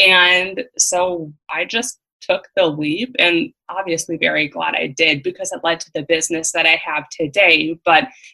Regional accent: Wisconsin, United States; I am from Central Wisconsin, and I'm 24 and a full-time entrepreneur now.

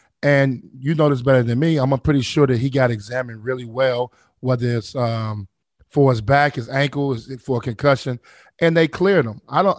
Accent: Chicago, Illinois, United States; I'm from Chicago. What do you mean?

